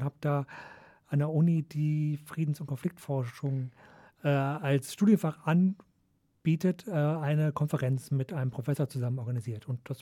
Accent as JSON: {"language": "German", "town": "Düsseldorf", "region": "North Rhine-Westphalia", "country": "Germany", "said": "Das kann man als Düsseldorfer kaum vermeiden."}